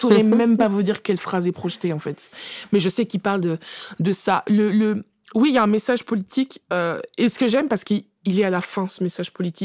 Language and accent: French; France; born there; Ben, c'est con parce qu'on est française de naissance.